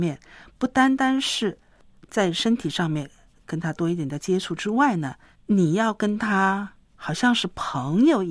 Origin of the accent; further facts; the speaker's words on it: China; 我们中国人很少有这种习惯，但是你看外国人，对不对？